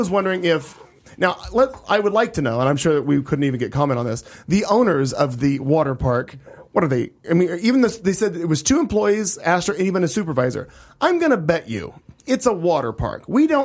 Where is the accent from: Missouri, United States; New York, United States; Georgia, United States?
Missouri, United States; there is a black eye on a company in my home state of Missouri